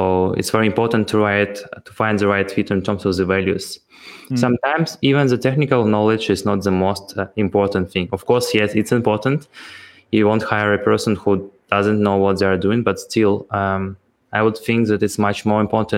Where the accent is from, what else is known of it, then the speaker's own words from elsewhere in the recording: Ukraine; as our team is based in Ukraine, and me myself, I'm also from Ukraine